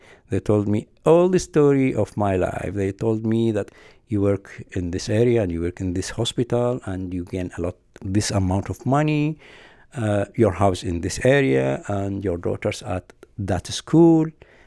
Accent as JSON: {"language": "English", "country": "Iraq", "second_language": "English", "said": "When I was there in my home country"}